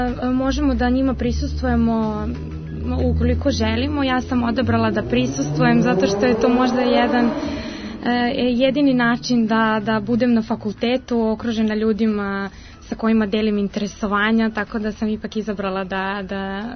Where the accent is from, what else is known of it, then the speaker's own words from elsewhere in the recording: Paraćin, Pomoravlje District, Serbia; now in Belgrade, Serbia; Da, ja sam iz Paraćina, ali sam pre 20-ak dana se preselila za Beograd.